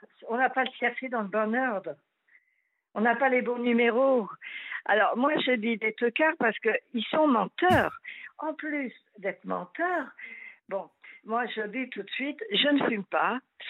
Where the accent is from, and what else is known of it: Brittany, France